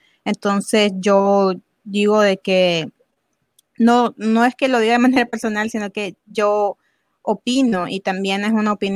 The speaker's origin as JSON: {"language": "Spanish", "country": "Nicaragua", "said": "Y como nicaragüenses conscientes no podemos ponernos a buscar enemigos en sí, sino a entender el por qué."}